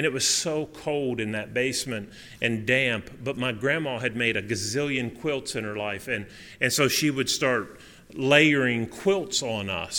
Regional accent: West Virginia, United States; my grandma and granddad, we grew up in West Virginia. I grew up in West Virginia.

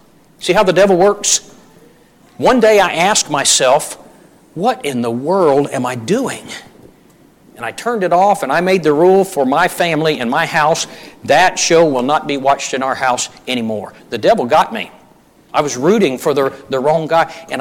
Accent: North Charleston, South Carolina, United States; I grew up in the North Charleston congregation in Charleston, South Carolina.

